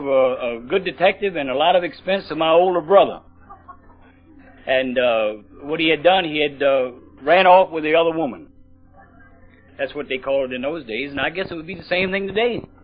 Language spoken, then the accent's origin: English; Fredericksburg, Virginia, United States; also born or lived in Port Royal Forks; My hometown is Fredericksburg, Virginia.